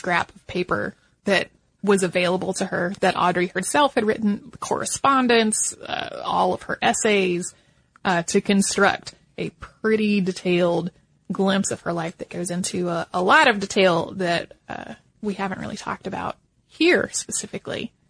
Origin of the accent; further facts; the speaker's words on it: Philadelphia, Pennsylvania, United States; also born or lived in Poland; I was born in Poland, but I was only 6 months old when my parents and I immigrated to the United States, settling in the Philadelphia area.